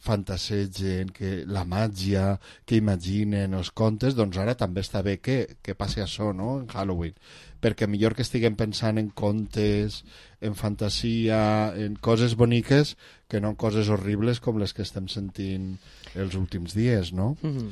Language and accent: Catalan; Valencian Community, Spain; jo sóc nacionalista valencià, per tant, entenc que no és només llengua, els nostres costums